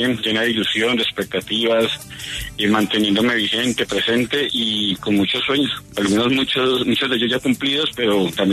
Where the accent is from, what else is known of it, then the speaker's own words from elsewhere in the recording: Buga, Valle del Cauca, Colombia; llegué a la selección de mi ciudad Buga, a la selección del Valle del Cauca.